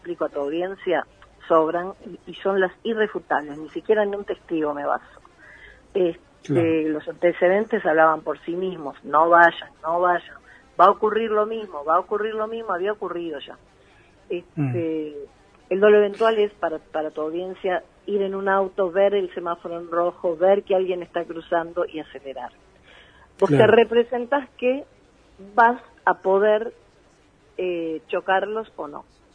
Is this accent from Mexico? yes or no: no; Argentina; a mí, como familiar y como abogada y como argentina